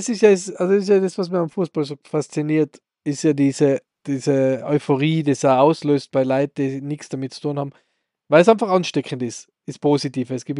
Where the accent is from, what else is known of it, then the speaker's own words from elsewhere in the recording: Austria; Von letzter Woche, ja, braucht man als Österreicher nicht mehr gescheit sein.